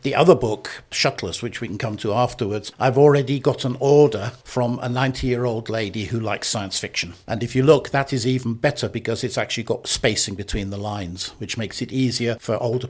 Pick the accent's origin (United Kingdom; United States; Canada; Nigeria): United Kingdom; I'm British, we use more commas than the Americans.